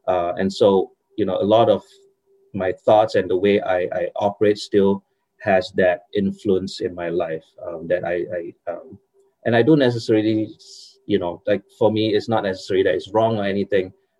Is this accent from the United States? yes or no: no; Singapore; moved away as an adult; I grew up in Singapore I spent my all my years, the first 20 something years in Singapore